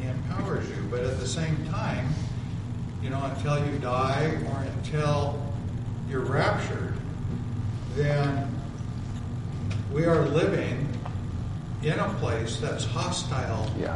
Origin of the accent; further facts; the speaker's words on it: Olympia, Washington, United States; because I grew up here in Olympia, Washington. This is supposedly my home